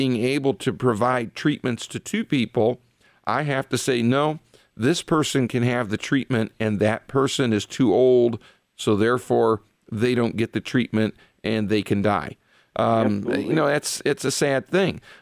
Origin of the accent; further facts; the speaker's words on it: United States; And as a as an American, I don't like that third party getting in there between me and my health care.